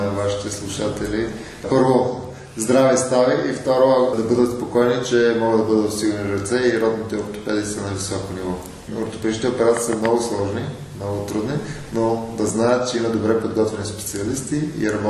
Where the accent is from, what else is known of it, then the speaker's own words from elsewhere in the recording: Veliko Tarnovo, Veliko Tarnovo Province, Bulgaria; имам практика в страната, в няколко града в страната, включително в моя роден град Велико Търново